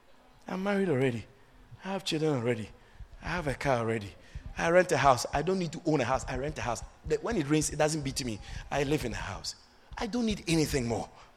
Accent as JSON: {"language": "English", "town": "Agogo", "region": "Ashanti", "country": "Ghana", "tie": "born or raised there", "said": "Go and get some little village church somewhere in my hometown, Agogo, and just be happy there."}